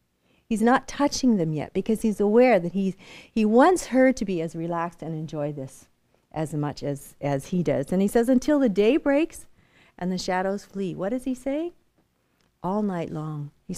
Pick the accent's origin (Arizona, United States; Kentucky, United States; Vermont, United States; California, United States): California, United States; I grew up in California, we were married in California